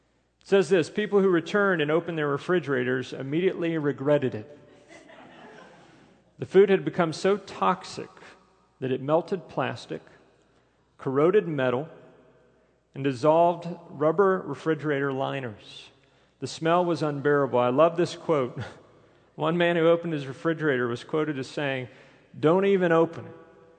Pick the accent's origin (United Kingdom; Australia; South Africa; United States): United States; Texas; Now, I grew up near San Jacinto River, and we saw that river overflow a lot.